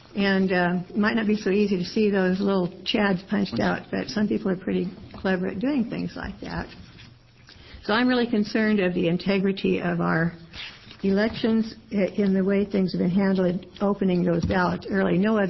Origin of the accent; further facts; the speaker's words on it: Oregon, United States; I'm from Clackamas County.